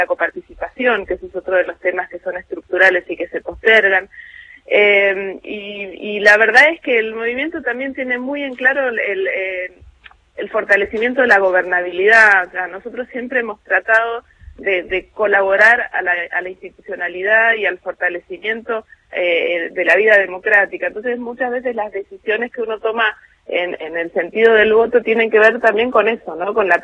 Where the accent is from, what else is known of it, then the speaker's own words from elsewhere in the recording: Neuquén, Argentina; Yo soy neuquina, pero no por eso tiro para Neuquén